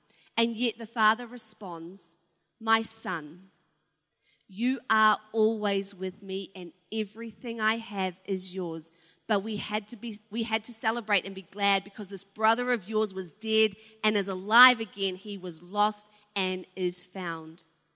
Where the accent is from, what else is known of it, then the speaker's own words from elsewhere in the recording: New Zealand; with our lens of being a New Zealander, living in New Zealand, living in a farming nation